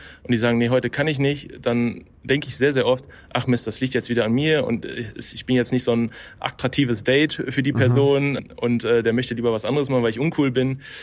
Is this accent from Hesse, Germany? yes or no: no; Bochum, North Rhine-Westphalia, Germany; weil ich vorhabe, auch mit Mitmenschen aus meiner Heimatstadt Bochum über das Thema Einsamkeit zu sprechen